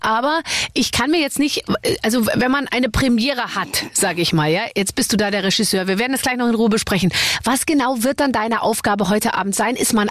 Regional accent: Munich, Bavaria, Germany; ich komme ja aus München

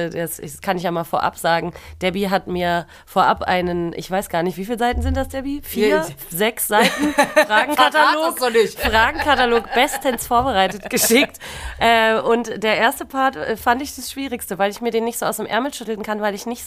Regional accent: Demmin, Mecklenburg-Vorpommern, Germany; ich komme nicht aus Hamburg, ich komme aus Vorpommern, eigentlich aus Demmin

